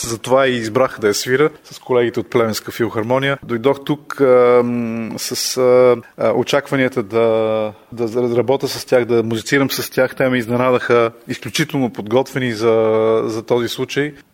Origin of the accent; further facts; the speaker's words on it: Sofia, Sofia City, Bulgaria; с тях можем да посетим и София, моя роден град